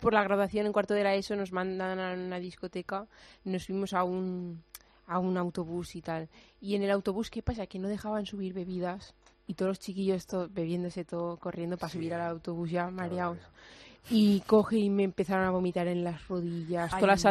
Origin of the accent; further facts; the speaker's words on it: Valencian Community, Spain; yo soy valenciana y toda la vida